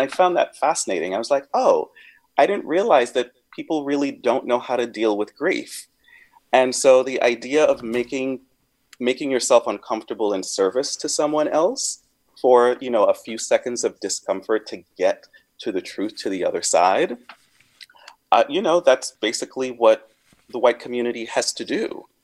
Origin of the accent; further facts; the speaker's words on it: Grenada; You know, I grew up on a small island, a small African island